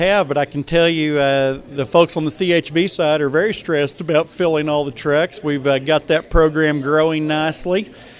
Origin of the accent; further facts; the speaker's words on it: Canadian, Texas, United States; I'm from Canadian, Texas. We own and operate Indian Mound Ranch.